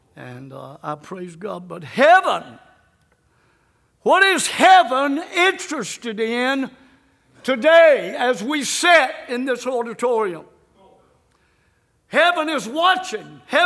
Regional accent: Chicago, Illinois, United States; born there; But I was born in Chicago, Illinois.

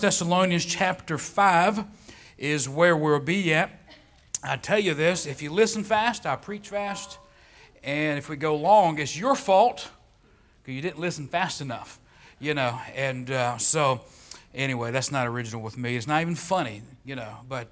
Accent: Chesapeake, Virginia, United States; I'm from Southeast Virginia. If you know that part, it's Chesapeake is where I grew up, but not in town.

